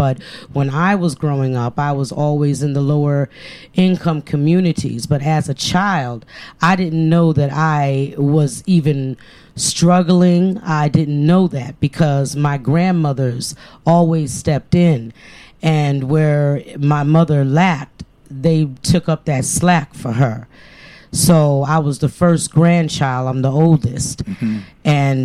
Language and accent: English; Stamford, Connecticut, United States; Growing up in Stanford, coming from the village, the projects area, and then basically in the inner city areas of Stanford, Connecticut.